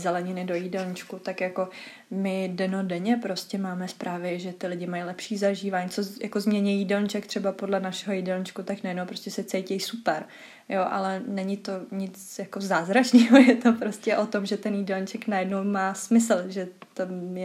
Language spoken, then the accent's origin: Czech; Prague, Czechia; Já jsem taky z Karlína.